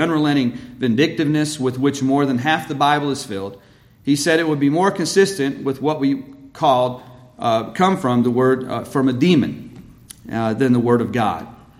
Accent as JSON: {"language": "English", "region": "Michigan", "country": "United States", "tie": "born or raised there", "said": "I grew up in Michigan."}